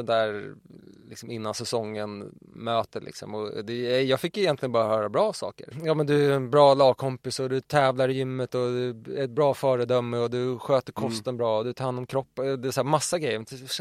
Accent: Finland; Jag är ju finländare.

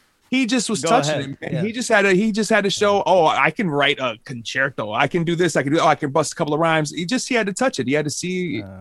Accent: Minneapolis, Minnesota, United States; For us specifically, I grew up on the South Side. And as a younger kid, I didn't have the opportunities to travel to St. Paul or the North Side to go to parties.

